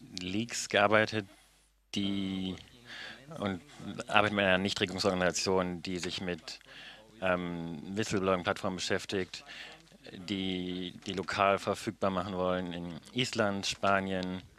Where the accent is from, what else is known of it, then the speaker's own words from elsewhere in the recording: Ecuador; Ich bin in Ecuador aufgewachsen und ich habe aber als Journalistin angefangen zu arbeiten in Kanada, bin dann zurück nach Ecuador gegangen